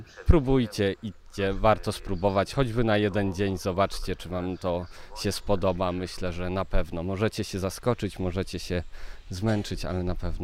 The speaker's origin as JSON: {"language": "Polish", "town": "Syców", "region": "Lower Silesian Voivodeship", "country": "Poland", "said": "No bo ja jestem z Sycowa, to jest moje miasto"}